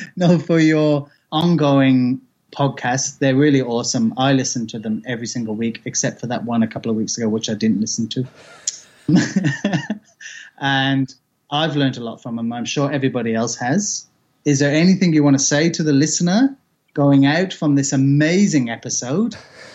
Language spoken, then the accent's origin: English; Wales, United Kingdom; I'm Welsh.